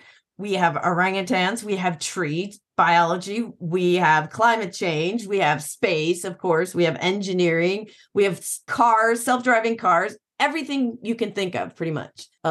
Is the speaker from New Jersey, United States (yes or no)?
no; Illinois, United States; Since I grew up in Illinois, I'm really, really, really partial to the science museums in Chicago.